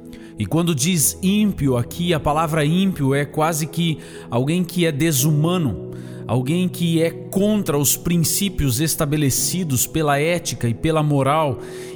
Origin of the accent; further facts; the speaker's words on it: Brazil; also born or lived in Germany / Zurich, Switzerland; morei mesmo em 3 países. Aqui no Brasil, onde passei a minha infância, na Alemanha, onde fiz os meus estudos de teologia e passei cerca de 5 anos morando ali